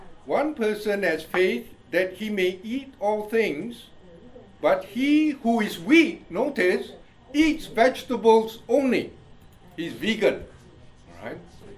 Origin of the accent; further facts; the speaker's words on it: India; accent: Indian; English is a second language; So he thinks I have Indian accent.